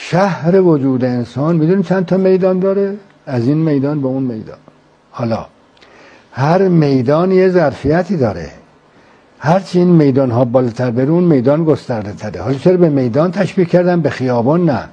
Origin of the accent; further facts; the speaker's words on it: Iran; ما ایرانی هستیم، الان در این اتاق نشستیم